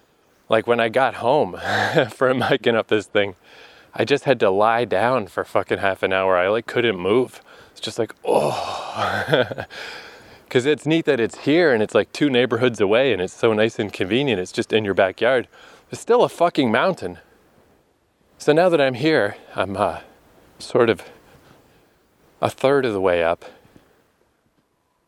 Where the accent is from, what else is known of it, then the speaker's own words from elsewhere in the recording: Canada; now in Busan, South Korea; make my way back to my hometown. But a flight from Busan to fucking Toronto, a cheap one that still takes 31 hours and weird transfers and stuff, is $1,600. Yikes. Like, what the fuck? It's because Canada's just so big and empty.